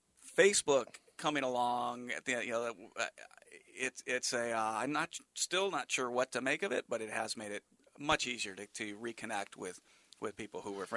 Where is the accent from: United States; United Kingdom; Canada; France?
United States; Morton, Illinois; moved away as an adult; now in Texas; Yeah, I grew up in Morton.